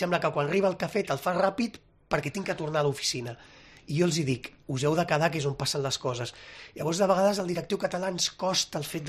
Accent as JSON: {"language": "Catalan", "town": "Barcelona", "region": "Catalonia", "country": "Spain", "tie": "born there", "said": "jo sóc nascut a Barcelona, sóc català"}